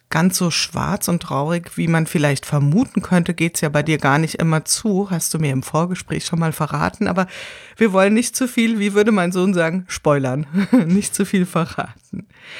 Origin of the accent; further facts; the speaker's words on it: Wiesbaden, Hesse, Germany; ich komme ja hier aus Wiesbaden